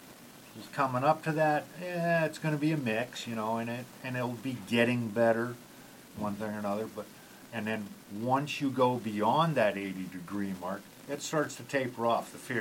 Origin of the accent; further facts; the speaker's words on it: Pennsylvania, United States; Well, yeah, I grew up in Pennsylvania, so I know what winter is. But after being here for 33 years now